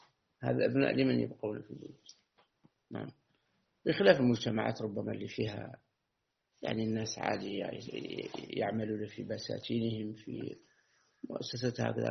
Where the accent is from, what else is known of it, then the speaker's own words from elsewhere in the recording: Algeria; عندنا في الجزائر